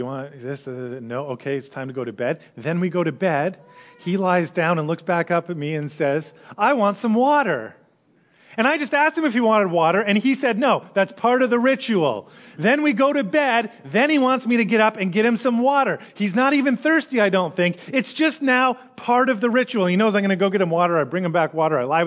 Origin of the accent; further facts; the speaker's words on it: Canada; Most of us are not diehard hockey fans. But we're Canadian.